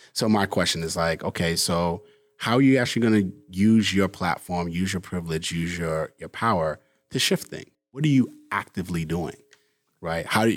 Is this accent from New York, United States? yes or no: yes; New York City, New York, United States; we're two kids from New York City